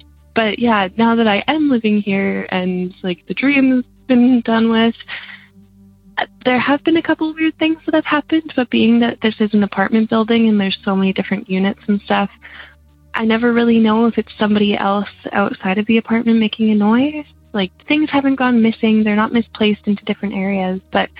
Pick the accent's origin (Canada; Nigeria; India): Canada; British Columbia; I just moved into a new apartment in a new city. I grew up in the Okanagan, and I was very comfortable back where I used to live. I lived there my whole life